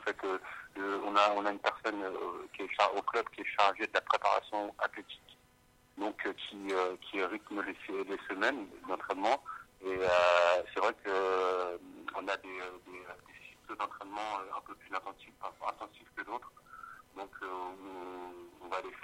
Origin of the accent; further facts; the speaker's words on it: Le Havre, Normandy, France; je suis originaire du Havre, qui est en Haute-Normandie.